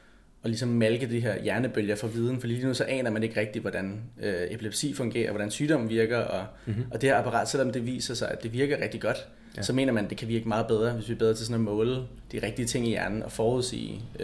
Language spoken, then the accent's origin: Danish; Bagsværd, Capital Region of Denmark, Denmark; now in San Francisco, United States; og jeg er 26 år, og jeg er fra København og vokset i Bagsvær